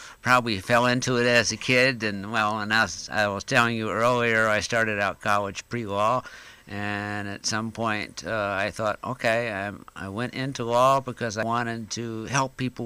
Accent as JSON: {"language": "English", "region": "Florida", "country": "United States", "tie": "born or raised there", "said": "Growing up in Florida, and what is it, the late 60s, early 70s, where there was, a lot of controversy about law."}